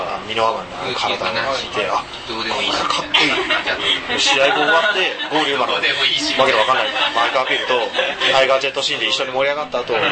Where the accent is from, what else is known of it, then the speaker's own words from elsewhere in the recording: Okayama, Japan; それまで岡山、僕岡山出身なんで、